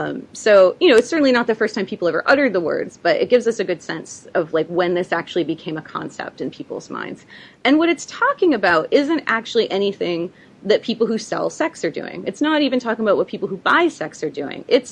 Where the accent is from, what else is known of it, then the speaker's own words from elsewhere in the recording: New York, United States; Sorry, being a New Yorker.